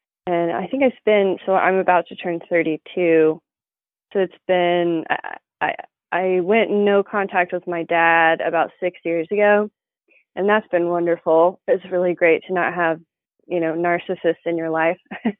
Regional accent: the South, United States; I'm from the South. It's very, it's just a whole new world down there.

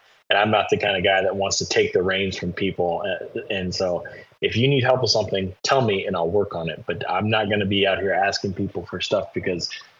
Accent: United States; Yes, and obviously, as an American, I know that Americans almost always mean well

